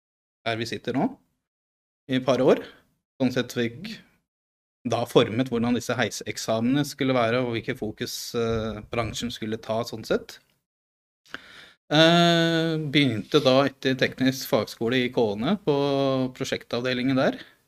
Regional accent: Oslo, Norway; det husker jeg når jeg vokste opp på Ellingsrud, hadde delt det med brutteren.

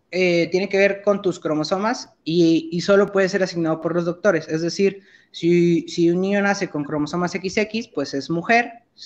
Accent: Veracruz, Mexico; now in Monterrey, Mexico; Yo soy de Veracruz, vine a Monterrey a estudiar medicina.

